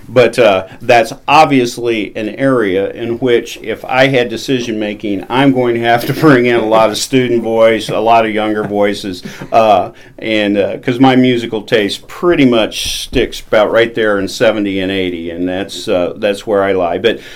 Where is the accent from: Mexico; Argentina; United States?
Mexico; moved away; And that is one thing growing up in Mexico when I did, I never felt when I went out that I wasn't prepared for whatever the world was throwing at me.